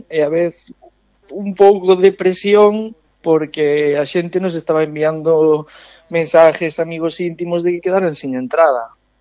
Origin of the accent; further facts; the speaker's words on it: Carnota, Galicia, Spain; A semana siguiente estamos en Carnota, no meu pobo natal, que, bueno, sempre dicimos que son de Muros, pero aí teño a miña raíz e a miña residencia en Carnota.